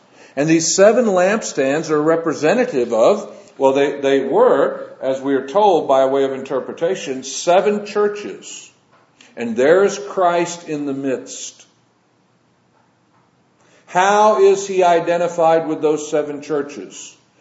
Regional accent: Florida, United States; Hey, I'm from Florida. You know, it's standard fare there.

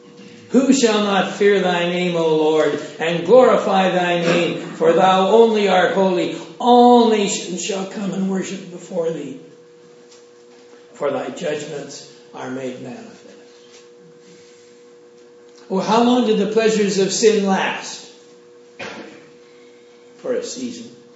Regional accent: Scotland, United Kingdom; I'm Scottish.

